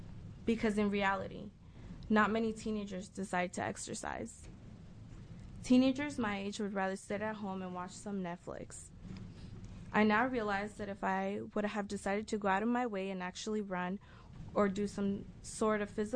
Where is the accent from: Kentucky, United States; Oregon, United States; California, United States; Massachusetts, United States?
Oregon, United States; Beaverton; I'm 70 years old and I'm from Beaverton, Oregon.